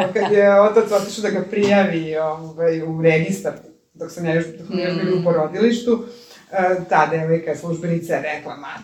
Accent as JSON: {"language": "Serbian", "country": "Serbia", "lives_now": "Spain", "said": "gdje sam se ja ovde kao Srpkinja, ja nikad nisam imala ni jedno minimalno negativno iskustvo od Španaca"}